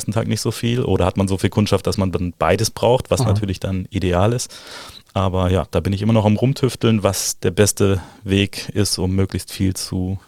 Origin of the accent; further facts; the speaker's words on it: Saarland, Germany; ich komme aus dem Saarland und das Saarland ist natürlich sehr dicht an Frankreich, das heißt, ich bin ein Baguette-Kind sozusagen und bin damit aufgewachsen